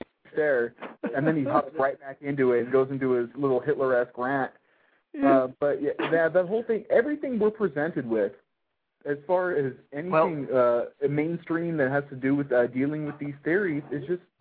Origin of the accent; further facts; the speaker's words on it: California, United States; I'm from California myself